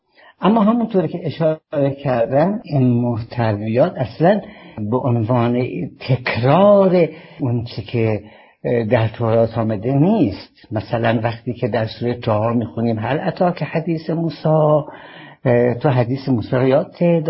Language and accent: Persian; Mashhad, Razavi Khorasan, Iran; accent: Mashhadi; من خراسانی هستم، مشهدی هستم، اگر بخوام مثلا به لفظ مشهدی صحبت بکنم ممکنه شما بعضی حرفای منو متوجه نشیم